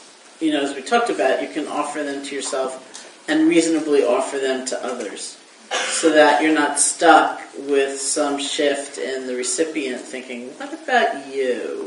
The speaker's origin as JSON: {"language": "English", "region": "New York", "country": "United States", "said": "as I've described myself, I'm like a New Yorker, right?"}